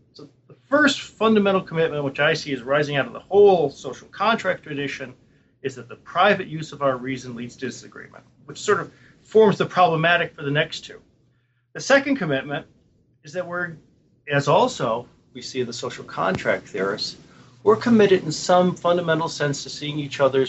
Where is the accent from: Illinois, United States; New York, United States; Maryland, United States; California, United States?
New York, United States; Buffalo; Well, Bob, as anyone who's read my work knows, I come from Buffalo.